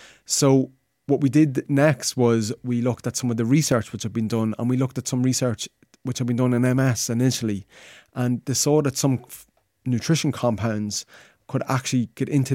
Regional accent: Dundalk, Leinster, Ireland; recently I was just contacted a girl from my hometown, Dundalk

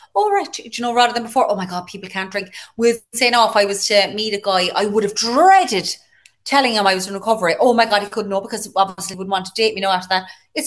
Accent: Ireland; I suppose I would have just gone, yeah, I'm from Ireland

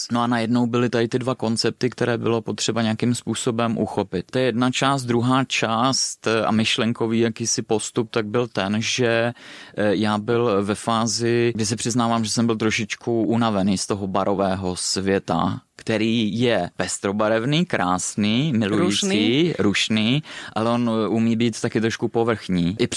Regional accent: Valtice, South Moravian Region, Czechia; pocházím od Mikulova, kousek rozený z Valtic na Moravě, takže vím, jak ty vinice vypadaly před XY lety a jak vypadají dnes.

